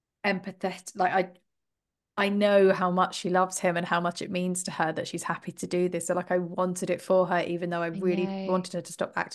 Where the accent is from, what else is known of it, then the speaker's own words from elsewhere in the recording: England, United Kingdom; as a Brit